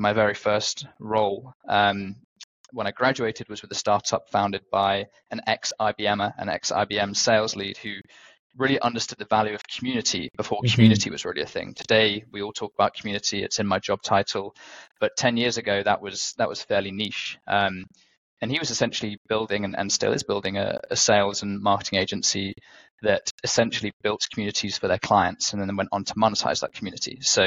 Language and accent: English; London, United Kingdom; was born and raised in London, and as you can probably tell, it's still home for me today. I live in the southeast of the city with my wonderful wife